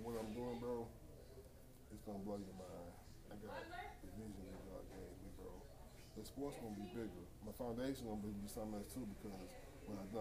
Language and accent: English; Houston, Texas, United States; I'm from Houston.